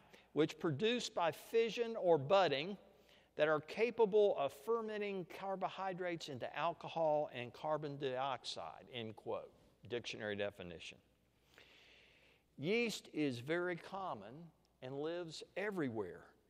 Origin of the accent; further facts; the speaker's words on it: Louisiana, United States; now in Lufkin, United States; I grew up in Louisiana